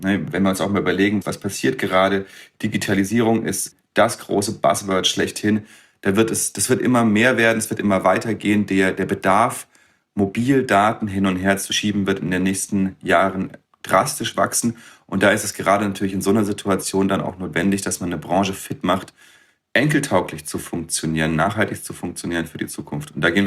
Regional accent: Freiburg, Baden-Württemberg, Germany; ich komme aus Freiburg, bin von Haus aus Ingenieur

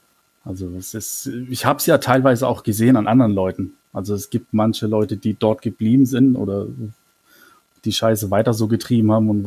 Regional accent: Mannheim, Baden-Württemberg, Germany; ich komme aus Mannheim gebürtig. Ich bin auch in einem Stadtteil von Mannheim groß geworden, der jetzt ja nicht unbedingt der Beste ist

